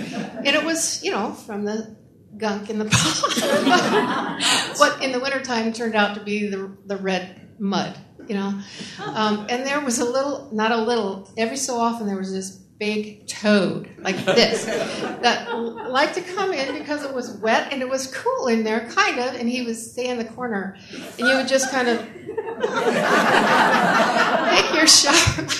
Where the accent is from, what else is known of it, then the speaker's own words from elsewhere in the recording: Moline, Illinois, United States; And I went back to my hometown in Moline, Illinois, and in the winter of 1974.